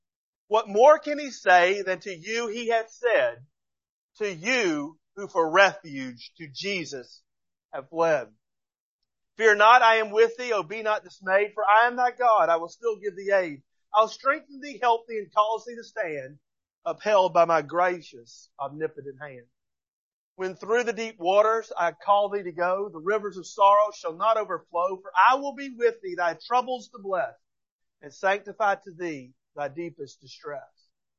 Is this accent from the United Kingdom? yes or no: no; Georgia, United States; But I'm still from Georgia, which is a southern enclave, even though we have Atlanta